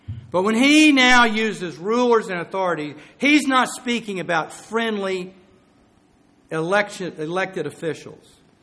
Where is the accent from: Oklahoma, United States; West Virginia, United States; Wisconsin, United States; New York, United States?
Oklahoma, United States; Tulsa; I grew up in Tulsa, Oklahoma.